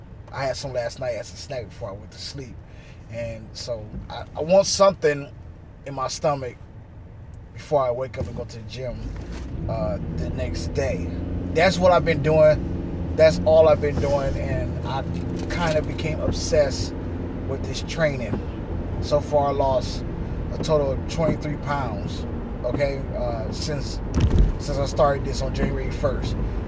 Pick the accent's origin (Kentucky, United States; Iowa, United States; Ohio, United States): Ohio, United States; I say pop because I'm originally from Ohio, and right now I reside in the state of New Hampshire.